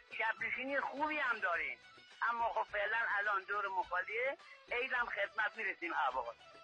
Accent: Borujerd, Lorestan, Iran; بنده بچه بروجرد هستم، … که بیشتر سالها رو در اهواز کار می‌کردم،

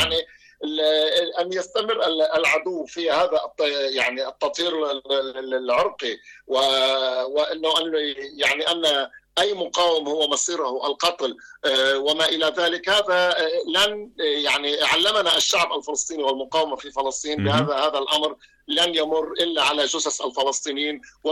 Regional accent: South Lebanon, Lebanon; وأنا ابن الجنوب اللبناني

